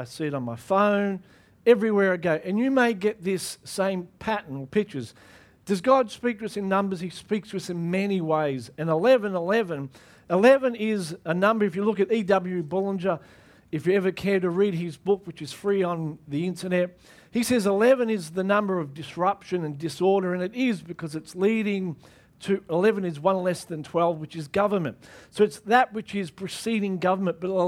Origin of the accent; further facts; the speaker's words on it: Australia; I know we're Australian, but first and foremost, we're kingdom people. Yeah? And Australians don't like to say too much.